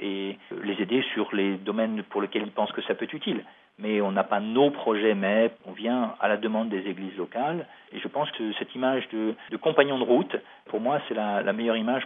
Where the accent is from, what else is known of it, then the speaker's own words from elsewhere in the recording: Paris, Île-de-France, France; also born or lived in Hong Kong; je me suis retrouvé en tant que Parisien, très impliqué dans la préparation à Hong Kong